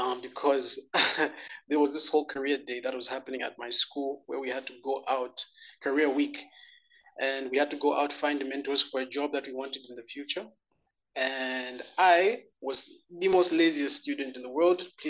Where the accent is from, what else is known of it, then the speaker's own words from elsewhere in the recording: Cape Town, Western Cape, South Africa; also born or lived in Johannesburg; So I was born in Cape Town, South Africa. Much of that is really fog in my memory. But let me just move to the time where we moved into Johannesburg.